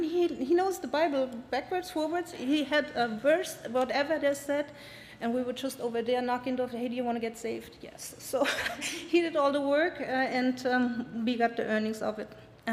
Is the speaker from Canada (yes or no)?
no; Lake Wales, Florida, United States; Well, I'm from Lake Wales.